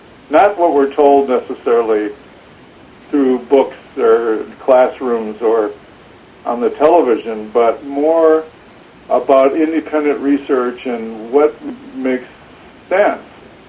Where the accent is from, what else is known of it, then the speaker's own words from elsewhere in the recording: Wisconsin, United States; Growing up in Wisconsin, again, having a childhood at the time in the 50s and 60s in Wisconsin, I am very, very fortunate that I was able to have that experience.